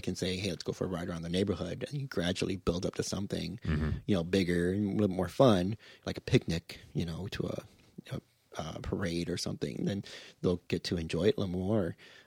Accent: Michigan, United States; But back in 2001, I mean, growing up in Michigan, like I drove everywhere.

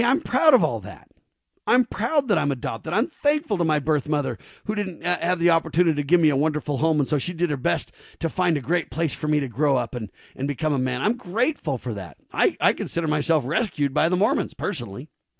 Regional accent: California, United States; I never grew up in the South. I was born and raised in California by adopted parents.

